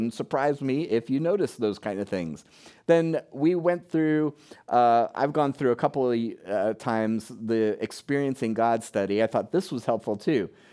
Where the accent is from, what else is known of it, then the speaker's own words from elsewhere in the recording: Florida, United States; Many of you know that I'm from South Florida